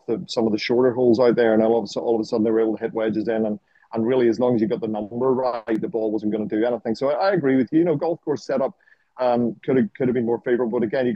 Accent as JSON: {"language": "English", "country": "Ireland", "tie": "born or raised there", "said": "growing up in Ireland, where you would have, you know, Ireland against Northern Ireland in soccer and Rangers against Celtic in soccer and things"}